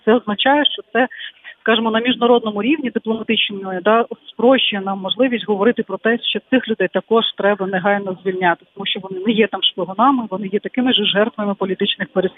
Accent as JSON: {"language": "Ukrainian", "region": "Crimea", "country": "Ukraine", "said": "Ну, я розумію, я теж кримчанка"}